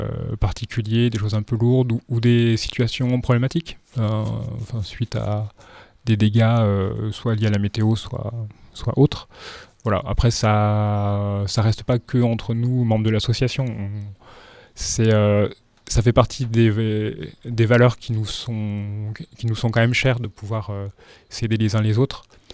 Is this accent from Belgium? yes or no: no; Vienne, Auvergne-Rhône-Alpes, France; Je suis originaire de Vienne, donc en dessous de Lyon. Mais effectivement, c'est le paysage qui m'a amené ici. Je suis venu une première fois faire du tourisme. Et après, dans mes choix d'installation, c'était, je ciblais particulièrement le Diois